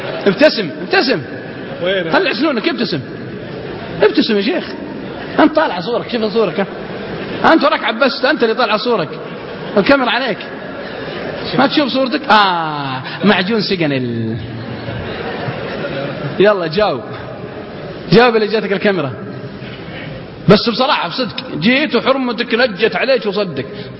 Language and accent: Arabic; Al-Qassim, Saudi Arabia; إن كانت عندنا في القصيم تقول لها يا بعد أهل القصيم